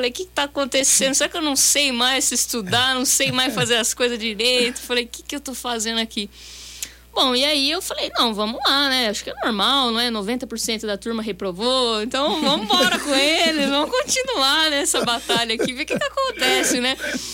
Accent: São Carlos, São Paulo, Brazil; Aqui de São Carlos, que eu sou daqui de São Carlos. Perfeito. Né? Nasci aqui, ainda não saí do ninho, né?

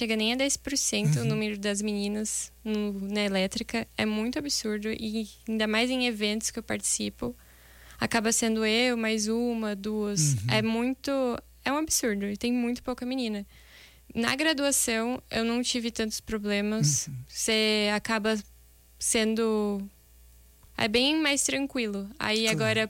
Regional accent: São Paulo, Brazil; eu fiz escola técnica, que eu sou de São Paulo, e fiz técnico em meio ambiente.

